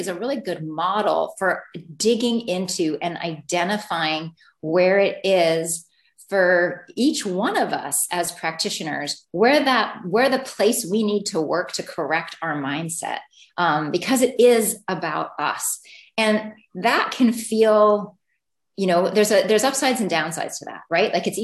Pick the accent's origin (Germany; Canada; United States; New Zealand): Canada; and I'm Canadian, so I know